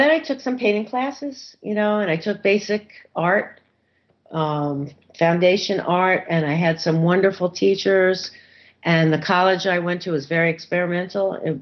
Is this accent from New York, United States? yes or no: yes; New York City, New York, United States; And I grew up in New York, in New York City, and I went to the Midwest, and I was like a little bit disappointed, needless to say, because I thought all cities were big.